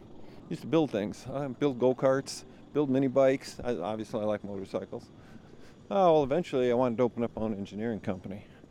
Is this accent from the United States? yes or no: yes; Chicago, Illinois, United States; I grew up in South Chicago, south side of Chicago.